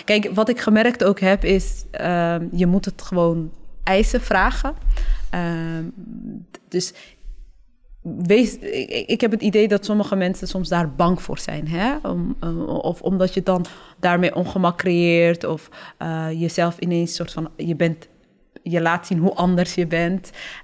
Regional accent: Groningen, Netherlands; ik ben in Groningen opgegroeid.

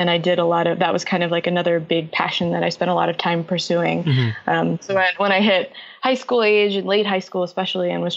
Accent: Texas, United States; moved away as an adult; Yeah, I was born and bred in Texas. I grew up in the Dallas-Fort Worth area, okay. And I lived there up through the end of high school, and then I hightailed it to the East Coast for college.

